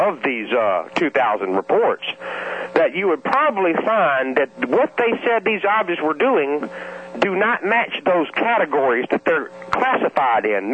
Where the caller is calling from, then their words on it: Atlanta, Georgia, United States; from Atlanta.